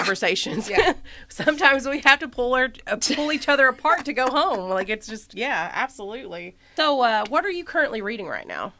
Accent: Indiana, United States; And we are from Indiana, by the way.

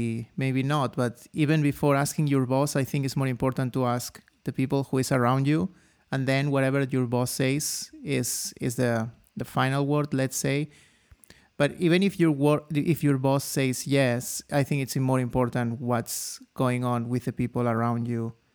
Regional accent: Spain; English is a second language; now in Germany; And growing up in Spain, I've never seen that. And that's completely new for me when having a dog in Germany.

